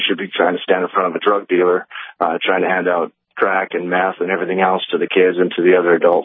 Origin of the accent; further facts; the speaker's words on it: United States; And I am Native American myself, and it's just a shame that they don't put that much effort into those things that are there.